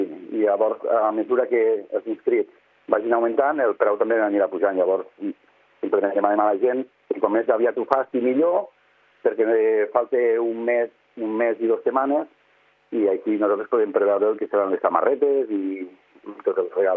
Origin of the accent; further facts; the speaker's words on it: Balaguer, Catalonia, Spain; Això no permetia massa bé a la gent que som de Balaguer, a la gent que fem esport aquí a Balaguer